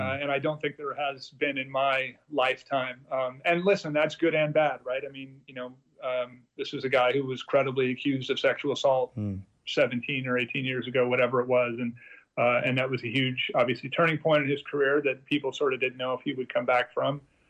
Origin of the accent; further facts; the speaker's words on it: California, United States; I'm from Southern California. I haven't lived there in many years, but I'm from out there.